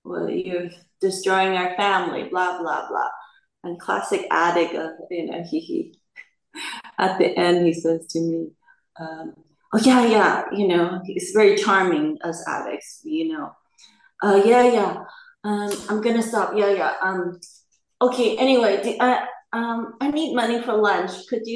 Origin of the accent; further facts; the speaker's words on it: San Francisco, California, United States; also born or lived in Vietnam; My mom escaped with her four kids to America. And there I grew up in San Francisco.